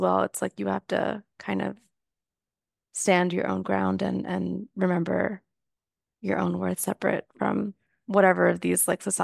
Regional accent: Miami, Florida, United States; I grew up in Miami in an area that's very, very Latin American

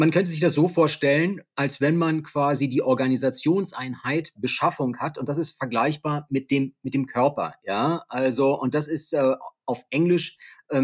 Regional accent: Berlin, Germany; born there; das ist für alle viel, viel einfacher. Ich bin 51 Jahre, bin gebürtiger Berliner, vielleicht hört man das auch so ein bisschen raus

